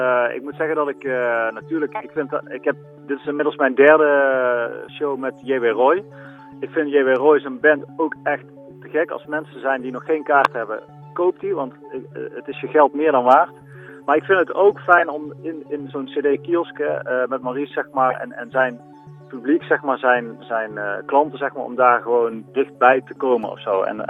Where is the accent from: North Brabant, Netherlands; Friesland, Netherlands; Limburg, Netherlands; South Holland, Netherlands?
North Brabant, Netherlands; Erp; now in Veghel, Netherlands; Ik woon in Veghel, nee. Ik kom uit Erp, en sterker nog. Ja, Erp is al niet zo heel groot, maar ik ben opgegroeid op het platteland van Erp. Tussen Keldonk en Boerdonk, zeg maar.